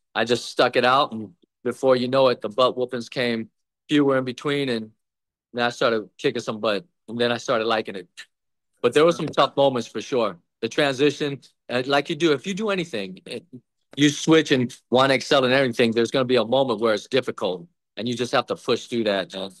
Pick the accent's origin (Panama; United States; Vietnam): Vietnam; Well, I was born in Vietnam, and my father was a U.S. soldier, and my mother was Vietnamese.